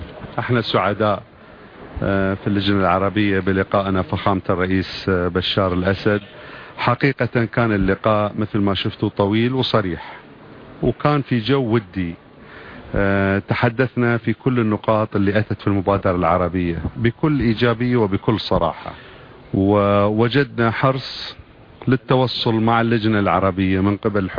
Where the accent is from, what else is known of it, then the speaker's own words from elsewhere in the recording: Doha, Qatar; على هامش مؤتمر عندنا في الدوحة